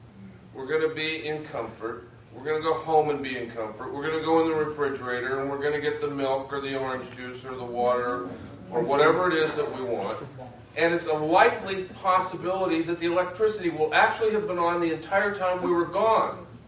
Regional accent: United States; in our name, you know, we as American citizens are taking basically the hit for this person

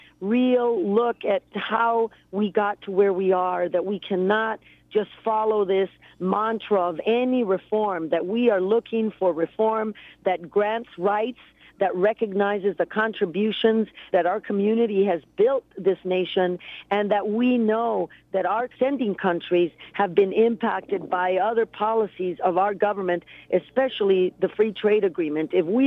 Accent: Tucson, Arizona, United States; We are coming from Tucson, Arizona, to show that we are the ones who are going to forge forward a new vision for human and civil rights.

